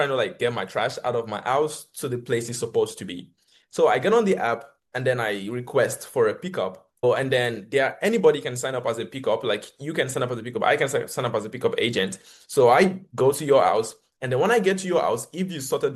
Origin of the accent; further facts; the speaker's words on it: Lagos, Nigeria; I'm from Nigeria, Lagos, Nigeria, and we see and face problems all the time.